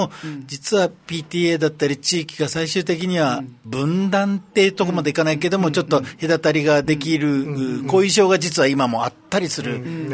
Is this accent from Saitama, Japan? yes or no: no; Hokkaido, Japan; born there; now in Okinawa, Japan; 北海道生まれなんですけど、沖縄来て21年目ぐらいですかね。